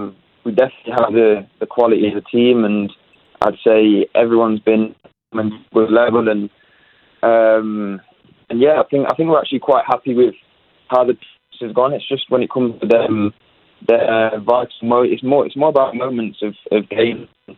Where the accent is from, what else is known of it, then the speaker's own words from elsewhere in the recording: Leicester, East Midlands, United Kingdom; I'm from Leicester, so I'm a big Leicester City fan. Obviously, I was growing up there with the academy